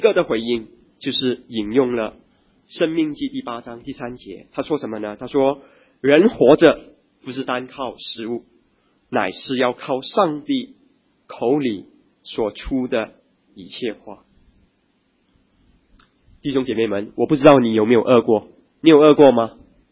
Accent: China; 如果说我们中国人的话，可能就是可能就是石头变馒头啊

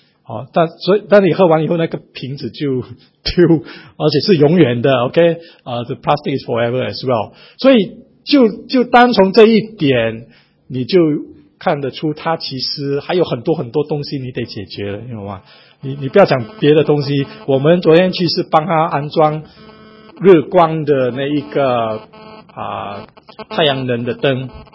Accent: Singapore; 那我们新加坡人是笨笨的

